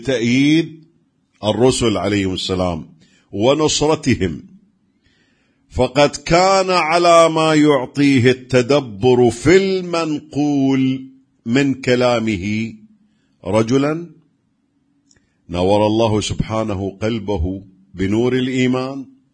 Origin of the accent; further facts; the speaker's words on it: Herat, Afghanistan; وقاسان من بلادي هرات، يعني من بلادي أفغانستان قديما